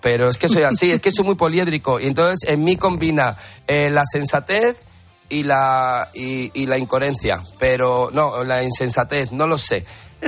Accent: Madrid, Community of Madrid, Spain; Soy madrileño de pro. Desde pequeñito.

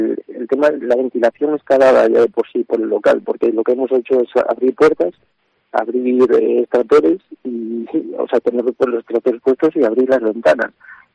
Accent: Spain; Somos españoles

